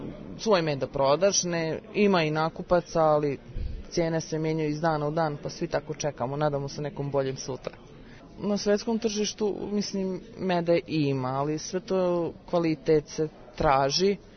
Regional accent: Bosnia & Herzegovina; doselili smo pri svega iz Bosne, nismo živjeli ovde.

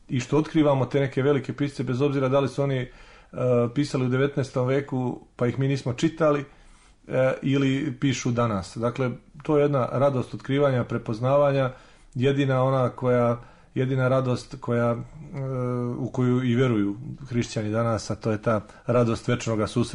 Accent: Raška District, Serbia; ja sam iz Stare Raške

